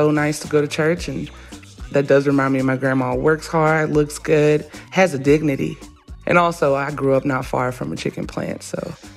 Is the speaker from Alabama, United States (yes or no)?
yes; Athens, Alabama, United States; I came from a little town called Athens, Alabama.